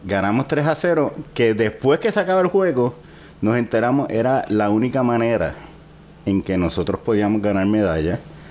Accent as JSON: {"language": "Spanish", "country": "Puerto Rico", "said": "como buenos puertorriqueños, ese primer juego que fue contra Cuba, pues nosotros discutimos más entre nosotros que jugar."}